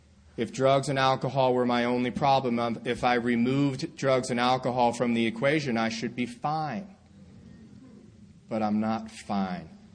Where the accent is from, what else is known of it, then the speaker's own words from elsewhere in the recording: Mahwah, New Jersey, United States; also born or lived in Garden City, Long Island; I was born in Garden City, Long Island, New York. I was raised in a small town in New Jersey called Mahwah, which is about 25 miles northwest of Manhattan. Grew up there from the age of 5 to 24